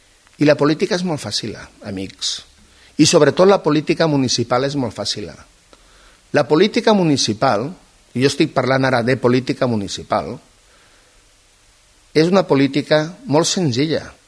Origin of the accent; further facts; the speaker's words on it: Catalonia, Spain; aquí a les Terres de l'Ebre, que som lo cul de Tarragona, de Barcelona